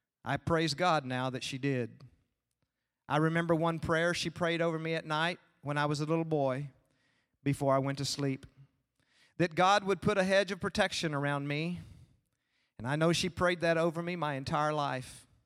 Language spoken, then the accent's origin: English; Bedford, Texas, United States; My parents were both saved before I was born. I grew up in Bedford, Texas, going to church and asked Jesus to be my Lord and Savior when I was 6 years old, sitting in my mother's lap.